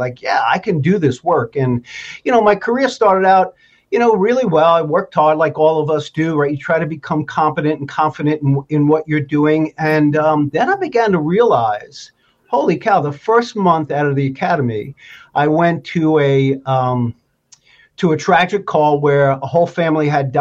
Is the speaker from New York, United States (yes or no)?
yes; New York City, New York, United States; I grew up in New York City and learned to fish in the reservoirs, you know, in Westchester County